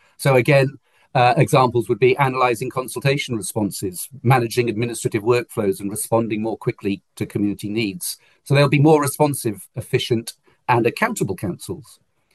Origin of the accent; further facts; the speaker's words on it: Wales, United Kingdom; I'm fortunate because I'm a Welshman